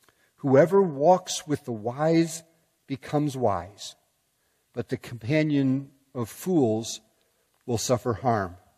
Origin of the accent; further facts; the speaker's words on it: Chicago, Illinois, United States; moved away; I grew up in the suburbs of Chicago, and I was a Bears fan.